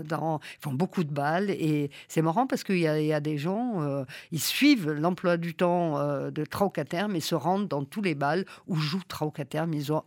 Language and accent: French; Auvergne-Rhône-Alpes, France; Je suis du Cantal, le plus beau pays du monde